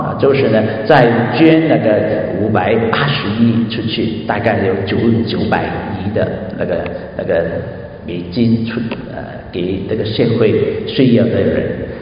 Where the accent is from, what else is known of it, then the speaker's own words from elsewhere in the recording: China; 这个就是在我们中国人，这是很难理解的哈